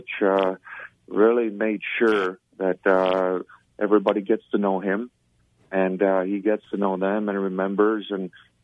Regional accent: Czechia; English is a second language; moved away as an adult; now in North America; I grew up in communism. I grew up in Czechoslovakia, and you look at older people with utmost respect

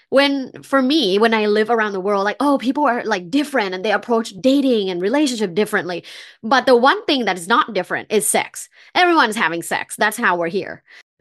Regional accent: Bangkok, Thailand; English is a second language; I'm originally from Bangkok, Thailand. I grew up in a very sexually conservative culture.

